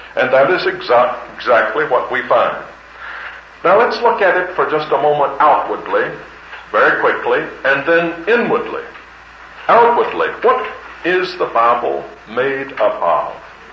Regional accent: South Carolina, United States; also born or lived in Birmingham; Those of us from the east, southeast, such as I am, in South Carolina, We don't have a whole lot in my hometown, but I lived for a long time in a city in the South.

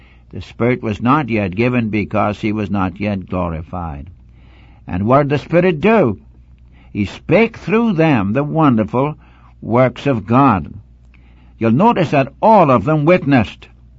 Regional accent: North East England, United Kingdom; accent: Geordie; I am a Geordie. I suppose you all wonder what I am, what my nationality is. I'm a Geordie. That's a mixture of Irish, Scots, and English, and a little bit of Frisian thrown in for good measure. If I were to speak my dialect, you couldn't understand me.

